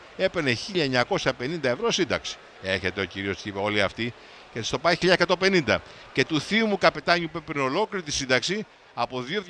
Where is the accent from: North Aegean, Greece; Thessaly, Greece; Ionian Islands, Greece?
North Aegean, Greece; Vrontados; Και από την πόλη μου στο Βροντάδο έχουμε τις περισσότερες εισηγμένες εταιρείες